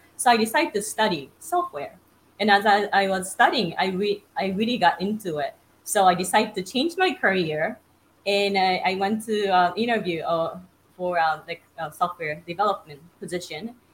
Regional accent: Japan; English is a second language; now in United States; I'm originally from Japan, and I came to the United States, and I ended up staying here for longer than expected.

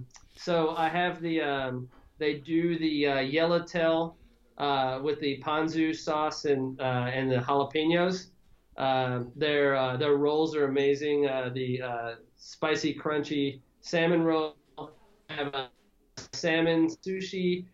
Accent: Kentucky, United States; I grew up pretty poor in Kentucky. Managed to get a bunch of academic scholarships to the University of Kentucky, and wound up dropping out.

